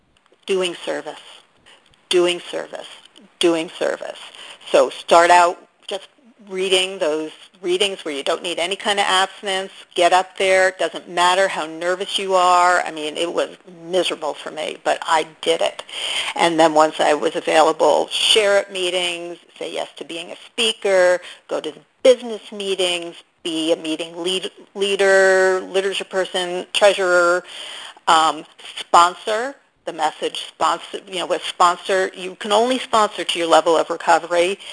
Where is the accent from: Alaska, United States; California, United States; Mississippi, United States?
California, United States; Oakland; I'll just say … from Oakland, California, and I am so grateful for this workshop.